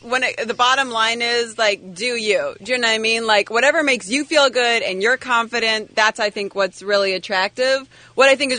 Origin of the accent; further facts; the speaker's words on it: Canada; I grew up in Canada, in the mountains.